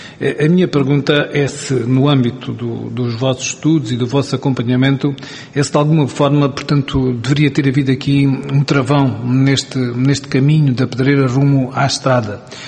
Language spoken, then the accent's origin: Portuguese; Portel, Évora, Portugal; Sou conterrâneo, chamamos-lhe assim, Becatel, sou de Portel, estou ali próximo